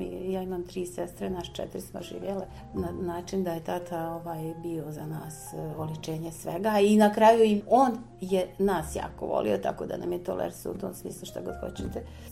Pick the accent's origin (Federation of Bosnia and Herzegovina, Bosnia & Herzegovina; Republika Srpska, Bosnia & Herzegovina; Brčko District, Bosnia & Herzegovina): Brčko District, Bosnia & Herzegovina; Buzekara; da sam ja dijete sa sela, znači moji roditelji su zemljoradnici. Ja sam iz Buzekare, znači išla sam u osnovnu školu u Ražljevo i u Buzekaru i zatim u gimnaziju u Brčko i na fakultet.